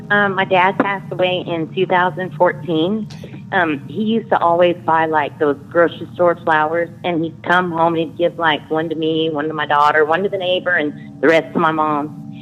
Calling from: Lafayette, Louisiana, United States; I'm calling from Lafayette, Louisiana, and I love your show.

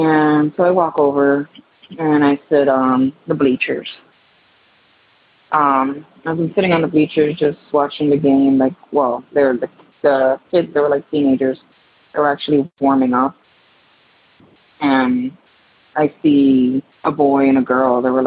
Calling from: Connecticut, United States; I'm calling from Connecticut.

